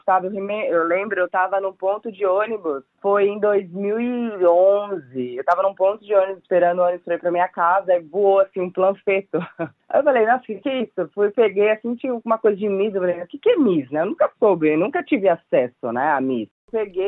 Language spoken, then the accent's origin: Portuguese; São Caetano do Sul, São Paulo, Brazil; born there